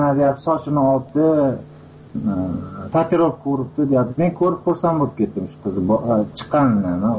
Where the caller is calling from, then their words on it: Russia; Men Rossiyadan.